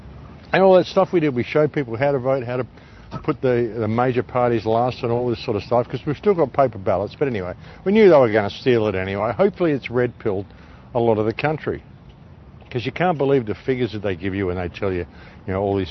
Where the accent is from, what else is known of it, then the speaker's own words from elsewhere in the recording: South Australia, Australia; South Australia South Australia, my home state, I was born in South Australia.